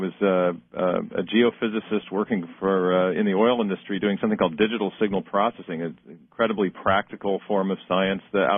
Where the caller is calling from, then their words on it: Seattle, Washington, United States; I am Seattle, Washington.